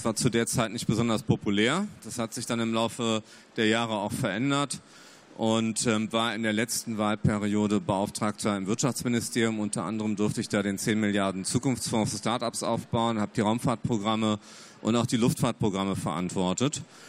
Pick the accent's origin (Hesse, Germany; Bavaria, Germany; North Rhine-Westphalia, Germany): North Rhine-Westphalia, Germany; Düsseldorf; ich komme aus Düsseldorf, bin Düsseldorfer Abgeordneter